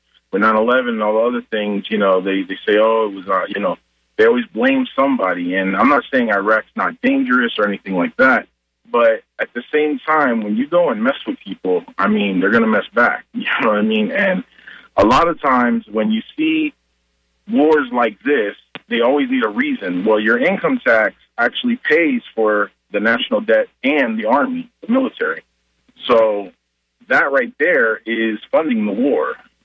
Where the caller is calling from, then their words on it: Tampa, Florida, United States; from Tampa.